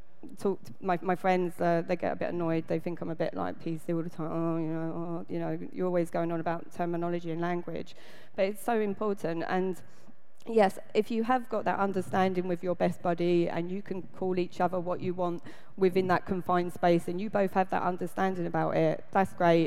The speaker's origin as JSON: {"language": "English", "region": "London", "country": "United Kingdom", "tie": "born or raised there", "said": "I was born in London and I grew up in London, and I've been on the London LGBT scene since I was about 15"}